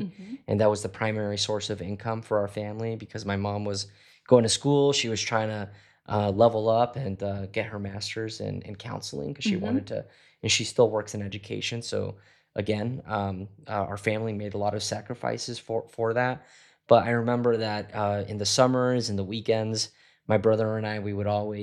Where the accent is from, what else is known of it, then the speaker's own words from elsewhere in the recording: Cornelius, Oregon, United States; also born or lived in Forest Grove; as a young Mexican-American kid growing up in Cornelius and Forest Grove area.